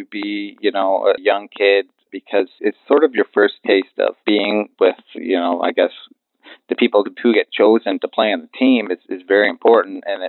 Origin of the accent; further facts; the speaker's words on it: Windsor, Ontario, Canada; I'm from Windsor, Ontario, and we never really went out east on the 401 past Toronto.